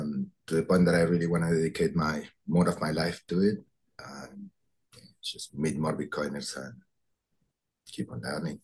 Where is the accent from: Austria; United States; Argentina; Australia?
Argentina; I grew up in South America. I was born in Argentina, and I lived broken money.